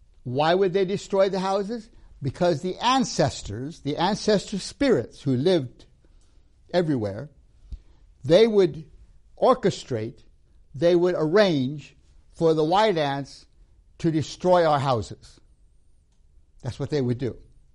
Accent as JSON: {"language": "English", "country": "Tanzania", "tie": "born there", "said": "I was born in Tanzania, East Africa, in Tanzania. Among a people called the Zanaki."}